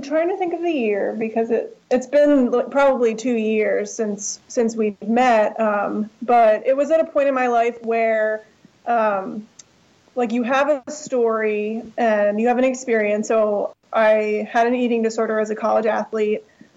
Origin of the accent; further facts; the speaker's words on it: Quakertown, Pennsylvania, United States; I grew up in Pennsylvania, Northeast Pennsylvania in Quakertown. I grew up in a farmhouse.